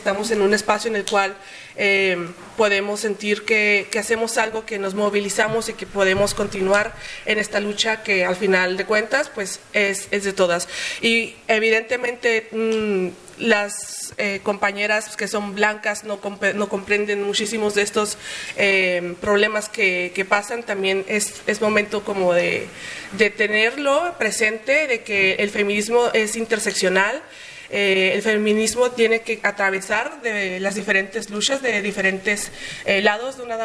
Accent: Ciudad Juárez, Chihuahua, Mexico; moved away; yo soy juarense, yo vengo de Ciudad Juárez. Me vengo para acá en el 2020, y en el 2020, no, perdón, en el 2018.

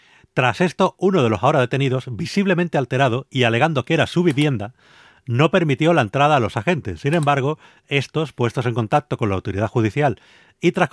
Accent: Canary Islands, Spain; Ahora bajamos a mi tierra canaria

